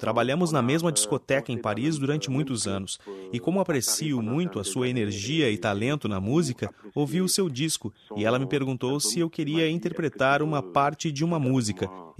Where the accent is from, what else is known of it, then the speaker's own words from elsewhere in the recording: Casamance, Senegal; Portuguese is a second language; O meu pai também é de origem guineense, e como sou do sul do Senegal, da Casamance, muito próximo à fronteira com a Guiné-Bissau